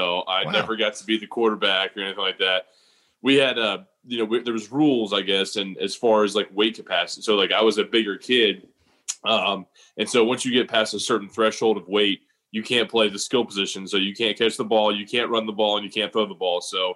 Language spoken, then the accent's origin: English; Cincinnati, Ohio, United States; And I was never a Cincinnati Bengals fan, being from Cinci